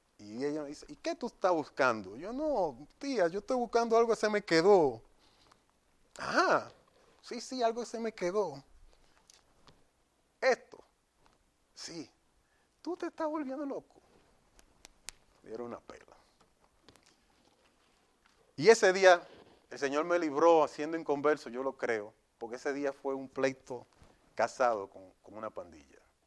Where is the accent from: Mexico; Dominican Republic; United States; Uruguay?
United States; Brooklyn, New York; Yo me crié en Nueva York, en Brooklyn.